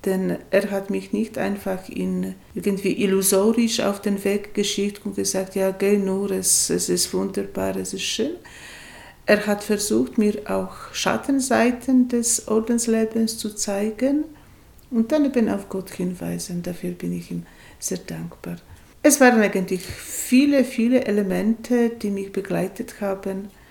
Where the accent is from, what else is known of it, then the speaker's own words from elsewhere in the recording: Poland; now in Switzerland; Ich bin eine Polin, die aber schon lange in der Schweiz lebt